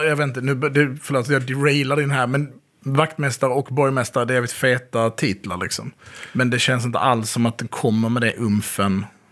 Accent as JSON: {"language": "Swedish", "region": "Skåne", "country": "Sweden", "said": "kom ihåg att jag är från Skåne."}